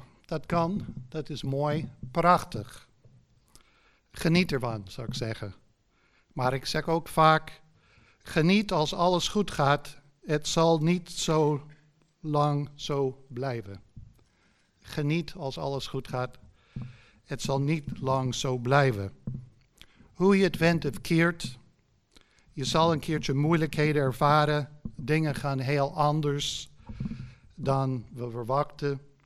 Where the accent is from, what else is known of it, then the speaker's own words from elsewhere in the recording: United States; Dutch is a second language; now in Netherlands; ik kom uit Amerika. Dat hoort in mijn kromme Nederlands.